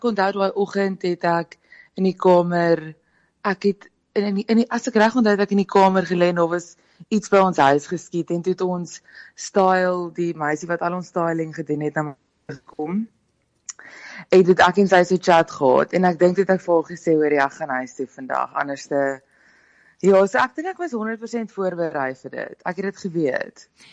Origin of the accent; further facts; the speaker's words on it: KwaZulu-Natal, South Africa; now in Pretoria, South Africa; ek kom van KwaZulu-Natal af en ek bly nou in Pretoria